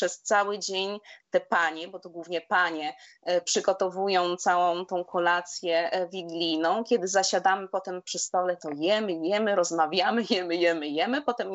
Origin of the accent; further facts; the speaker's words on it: Faro, Portugal; I tak naprawdę to też różni się regionami, ale u nas w Algarve na przykład na przystawkę można zjeść owoce morza